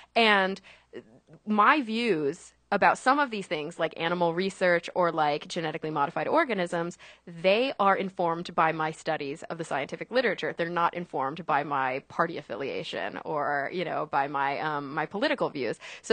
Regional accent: Plano, Texas, United States; Like a suburb of Dallas called Plano.

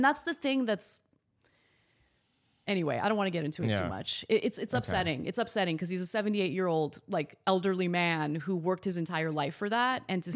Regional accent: Reseda, California, United States; I grew up in Reseda, California, which is a wonderful, and I still think it's wonderful. It's a wonderful working class community in the San Fernando Valley. And I was the only Armenian in my entire school

